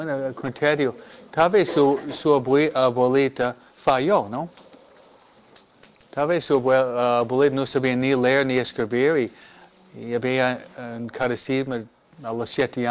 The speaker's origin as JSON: {"language": "Spanish", "country": "United States", "tie": "born there", "second_language": "Spanish", "said": "Pero yo digo, yo soy americano, yo soy muy crítico de mi cultura. Yo nací aquí."}